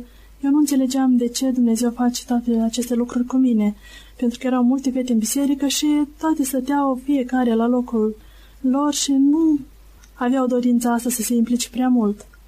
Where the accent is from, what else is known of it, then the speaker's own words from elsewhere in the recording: Moldova; born there; M-am născut în Republica Moldova, într-o familie de oameni creștini ortodoxi, fiind doi copii la părinții noștri.